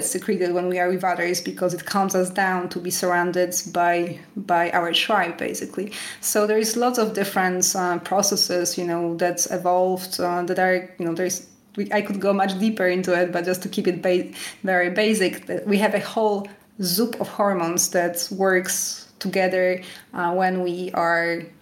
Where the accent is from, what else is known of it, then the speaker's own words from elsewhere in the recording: Canada; now in France; Yeah, you know, when I moved to France, I moved here from Canada, and so I was used to the typical Canadian way of eating.